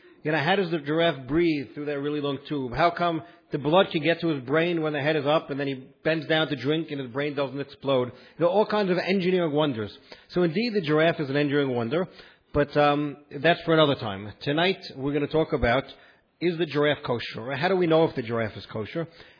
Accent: Brooklyn, New York, United States; accent: Brooklyn; now in Beit Shemesh, Israel; I'm originally from New York, so my English is not like from Beit Shemesh. It's more Brooklyn.

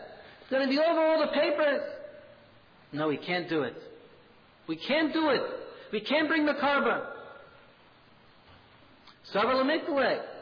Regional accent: Staten Island, New York, United States; In the shul, I grew up in Staten Island.

